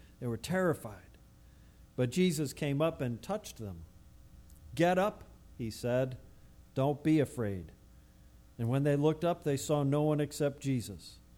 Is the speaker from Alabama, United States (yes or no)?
no; New York, United States; also born or lived in Theresa, United States; Many of you know that I grew up on Long Island. I was born and bred as much of a suburbanite as anybody ever could be. You may also know that prior to coming here for ministry, I lived in a very, very small town in northern New York called Theresa.